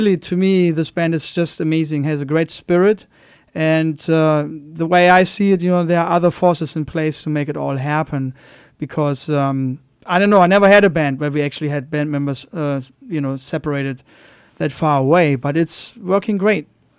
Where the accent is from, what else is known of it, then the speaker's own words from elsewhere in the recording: East Coast, United States; Jason Marsalis lives in New Orleans, and I'm from the East Coast.